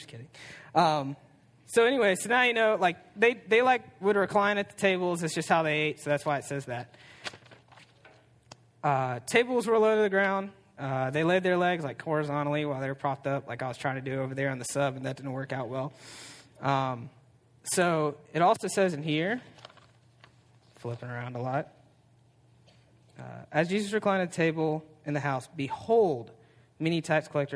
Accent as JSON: {"language": "English", "country": "United States", "said": "I like to eat pizza. I'm an American Italian, so that's like an American Italian dish."}